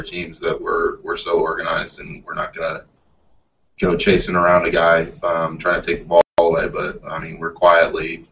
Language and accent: English; Binghamton, New York, United States; I'm like equidistant from Buffalo and from the city. So a lot of guys make fun of me and say I'm like upstate New York